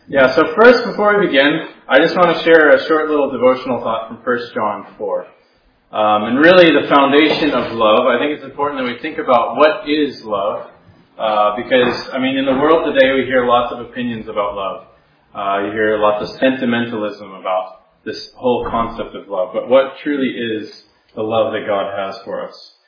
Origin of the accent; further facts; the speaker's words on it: Arizona, United States; I come all the way from America, the United States. I come from the desert, which is looks kind of like this in Arizona.